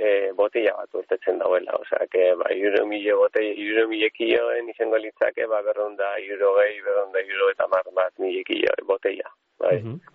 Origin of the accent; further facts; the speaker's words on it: Basque Country, Spain; accent: Biscayan; gure jatorri zegu bizkaitarra gara, nire izkeran ikusten duzu arabarra baino bizkaitarra nazela